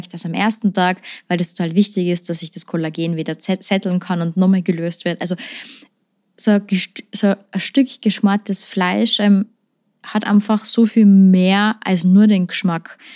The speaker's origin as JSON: {"language": "German", "region": "Tyrol", "country": "Austria", "said": "ja sicher, ich bin ja eine Tirolerin."}